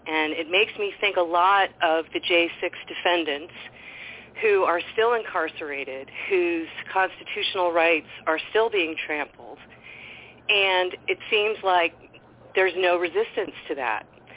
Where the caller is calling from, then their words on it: Massachusetts, United States; I've been enjoying this conversation, and Jake, I'm calling you from Massachusetts. I've been a caller in the past, and I really enjoy this show.